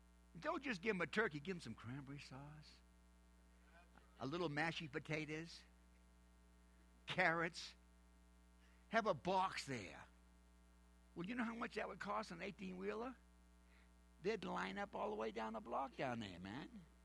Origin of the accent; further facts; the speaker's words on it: New Hampshire, United States; Well, I talk funny. I'm from New Hampshire.